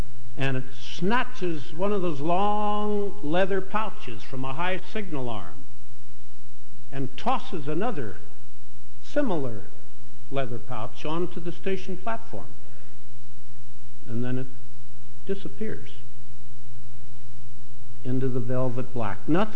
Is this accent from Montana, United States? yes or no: yes; Chinook, Montana, United States; I grew up in Chinook. I was second born of seven sons of a tough old Montana pioneer lawyer.